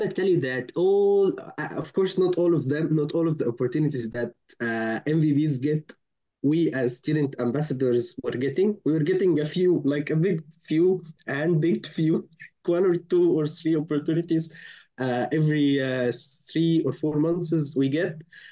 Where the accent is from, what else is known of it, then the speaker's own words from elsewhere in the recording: Egypt; I come from Egypt.